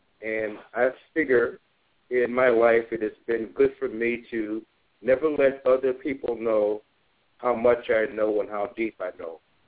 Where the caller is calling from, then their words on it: Chicago, Illinois, United States; calling in from the Chicago market area.